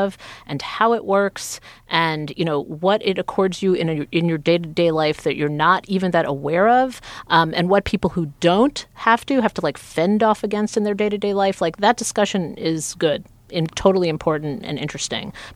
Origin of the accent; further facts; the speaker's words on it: Sheffield, Yorkshire and the Humber, United Kingdom; I'm from Sheffield, I'm working class